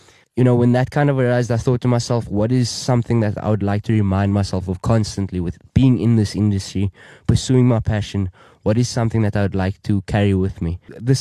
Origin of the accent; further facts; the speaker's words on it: Cape Town, Western Cape, South Africa; I'm from around the corner, Cape Town, South Africa. I grew up in Cape Town, around the southern suburbs, Wynberg area, spent majority of my life and my childhood around that area.